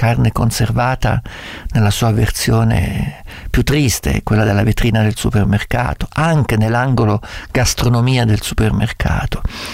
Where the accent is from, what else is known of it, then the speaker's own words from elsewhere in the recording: Perugia, Umbria, Italy; moved away; un elemento fondamentale della mia terra. E noi appunto per questo andavamo, da quando loro erano piccoli, una volta l'anno a Perugia. In altre epoche andavo anche a trovare la mia famiglia